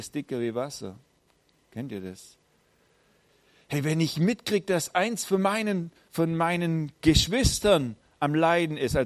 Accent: Baden-Württemberg, Germany; obwohl ich ja als Schwabe quasi voll überhaupt nichts für Verschwendung halte

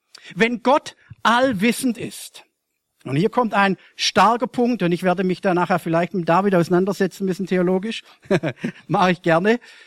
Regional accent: Germany; da versuchen wir als Deutsche sowieso sofort das alles zu erklären.

